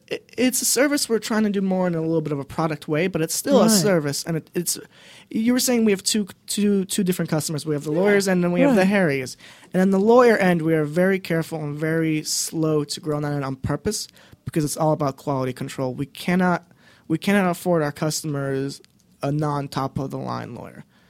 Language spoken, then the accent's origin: English; Boston, Massachusetts, United States; So I'm personally from Boston